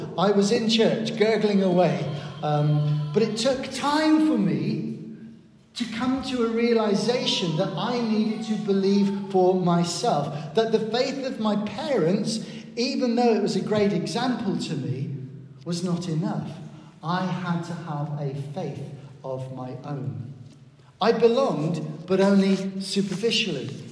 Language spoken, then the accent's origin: English; Plymouth, South West England, United Kingdom; So, for example, I've told you I come from Plymouth.